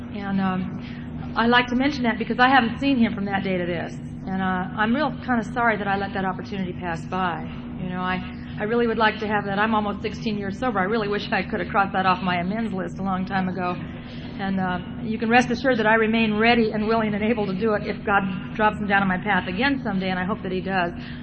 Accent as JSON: {"language": "English", "town": "Newport Beach", "region": "California", "country": "United States", "tie": "born or raised there", "said": "I grew up in Newport Beach, which was a small beach community, and mostly we drank beer because that's what we could buy."}